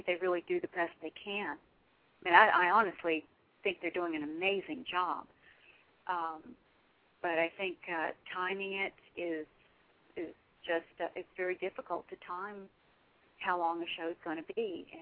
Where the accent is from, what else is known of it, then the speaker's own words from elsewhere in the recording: North Carolina, United States; He had an English accent, and I was from North Carolina, so he was Chuck.